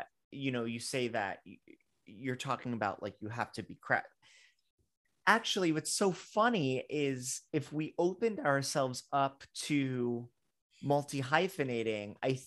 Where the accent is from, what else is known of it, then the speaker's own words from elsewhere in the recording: Fort Lauderdale, Florida, United States; I'm from Port Lauderdale, so I spent a lot of time in the Art Deco facades and decor of, you know, Lincoln Road and things like that.